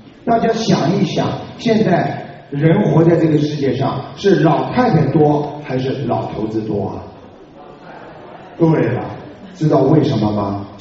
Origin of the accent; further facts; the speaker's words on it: China; 为什么我们中国人经常讲呢？